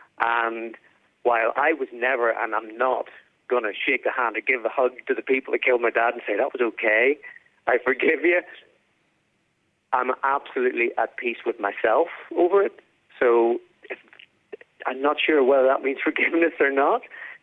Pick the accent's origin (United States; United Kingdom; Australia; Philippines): United Kingdom; Northern Ireland; growing up in Northern Ireland at that time.